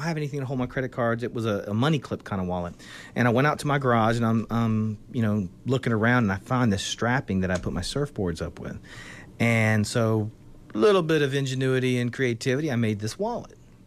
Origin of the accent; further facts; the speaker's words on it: United States; majority of the stuff that we do is here in Bay County because this is my hometown.